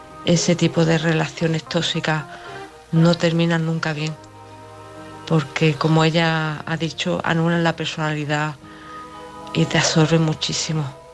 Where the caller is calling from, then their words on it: Málaga, Andalusia, Spain; de Málaga.